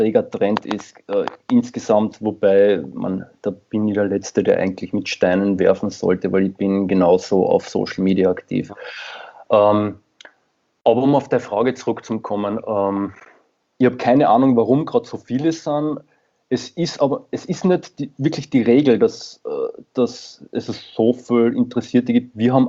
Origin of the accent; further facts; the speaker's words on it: Carinthia, Austria; ich komme ja selbst aus Kärnten im Endeffekt